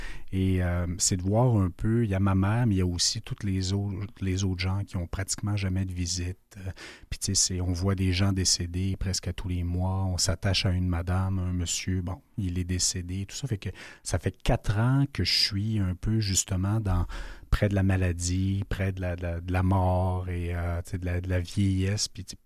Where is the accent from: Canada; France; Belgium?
Canada; Quebec; Je pourrais travailler également de la région de Charlevoix, ma région natale. Donc, j'ai commencé à louer un chalet depuis petit temps, de fil en aiguille. Finalement, j'ai complètement déménagé